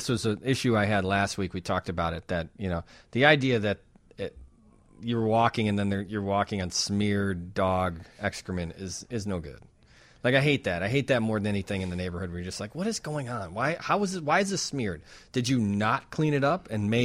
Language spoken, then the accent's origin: English; Chicago, Illinois, United States; I'm sorry. I'm such a Chicagoan.